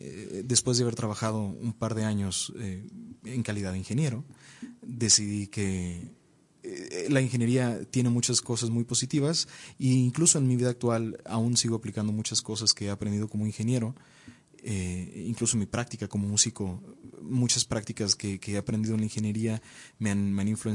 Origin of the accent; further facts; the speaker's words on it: Durango, Mexico; born there; Yo les dije, no soy de Ciudad de México. Tengo la fortuna de haber nacido en Durango.